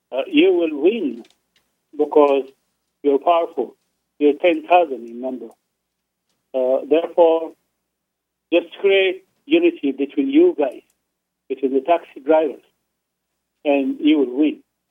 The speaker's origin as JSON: {"language": "English", "town": "Arlington", "region": "Virginia", "country": "United States", "said": "I'm from Arlington, Virginia."}